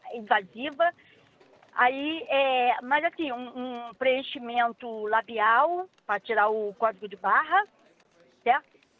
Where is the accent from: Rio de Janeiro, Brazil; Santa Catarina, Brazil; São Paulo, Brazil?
Rio de Janeiro, Brazil; Belford Roxo; Eu sou de Belford Roxo, tá?